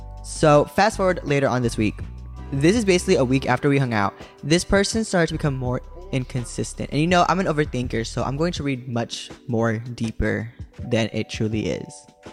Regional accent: California, United States; Many people would say would describe my hometown as, well, many people would actually call the Bay Area a war on the streets, or the whole entire California a war on the streets

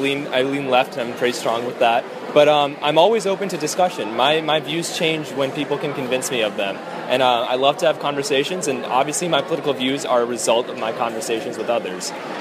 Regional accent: New Jersey, United States; I'm from New Jersey, and I'm representing the University of Notre Dame from Indiana.

